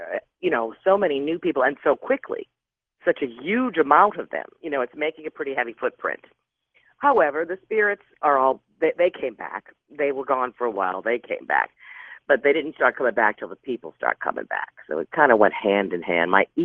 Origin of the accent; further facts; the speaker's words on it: New Orleans, Louisiana, United States; Fortunately, I grew up in New Orleans, which this stuff is very, very open anyway.